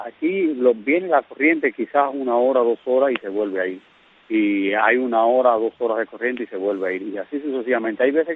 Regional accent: Río Blanco, Cuba; eso es un crimen lo que tienen con la gente de mi pueblo, de aquí de Río Blanco.

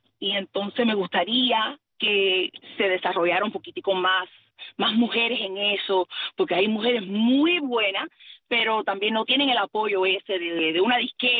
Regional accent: Cuba; ¿dónde tú eres? Yo soy cubana. Y igual yo hablo muy cubanaza.

